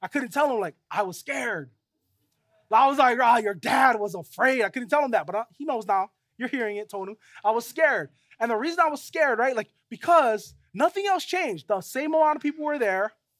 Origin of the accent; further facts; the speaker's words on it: Maili, Hawaii, United States; I grew up on the west side of Oahu. I grew up in Maile, and I grew up right across the beach.